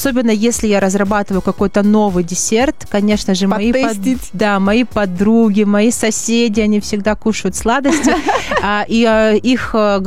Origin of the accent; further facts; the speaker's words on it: Sevastopol, Ukraine; also born or lived in United Arab Emirates; now in Bishkek, Kyrgyzstan; Я вообще из Севастополя родом, познакомилась со своим мужем в Эмиратах.